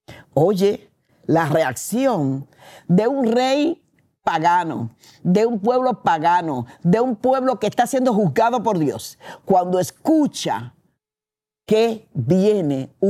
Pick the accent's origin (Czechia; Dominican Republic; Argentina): Dominican Republic; Ustedes saben que yo soy dominicana y yo vengo de un país donde hace poco fui y vine destrozada.